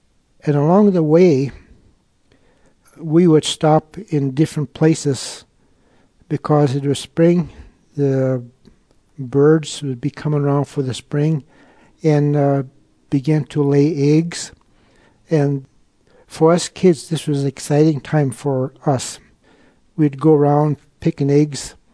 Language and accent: English; Igiugig, Alaska, United States; born there; It's 280 miles from Anchorage. And it was here that I was physically born. In fact, I must say I was born in Igigik two times. My mom and dad were also a fisherman, and we lived in a village called Kanadik.